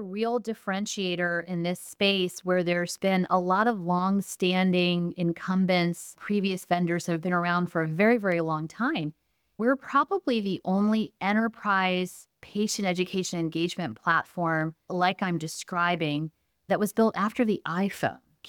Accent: California, United States; You know, I'm from Silicon Valley. That's where my first two companies were.

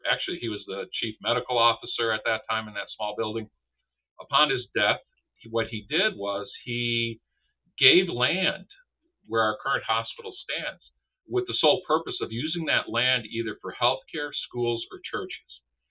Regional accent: New York, United States; I come from New York, so therefore, you know, I see things a little differently. It took me a while to get out of that New York mode.

